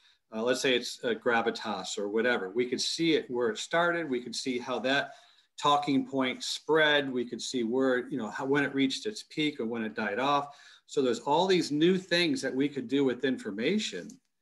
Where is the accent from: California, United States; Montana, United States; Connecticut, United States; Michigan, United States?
Michigan, United States; Plymouth; when I saw my hometown of Plymouth, Michigan popped up as a node